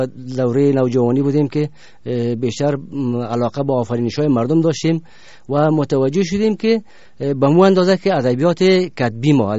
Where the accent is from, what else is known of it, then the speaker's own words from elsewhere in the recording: Kabul, Afghanistan; در سال 1329 در شهر کابل به دنیا آمدیم.